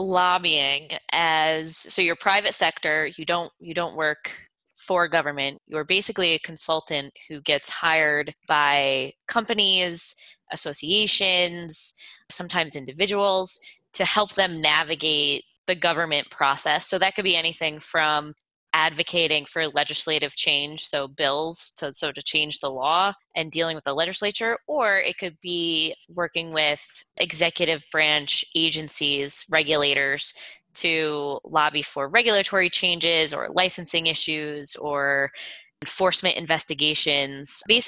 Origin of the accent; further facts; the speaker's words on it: Syracuse, New York, United States; So I grew up in Syracuse, New York, and was a big athlete.